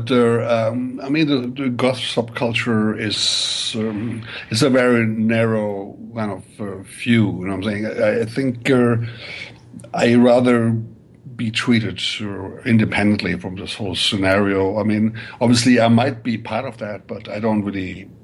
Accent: Germany; Well, you know, I grew up in Germany

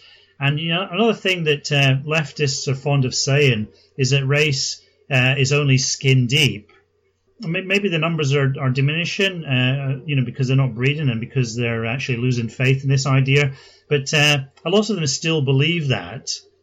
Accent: Scotland, United Kingdom; also born or lived in London; now in Japan; when I lived in Scotland, I didn't go around thinking I'm Scottish every day. But, you know, as soon as I moved down to London, I started to become a bit more conscious of it.

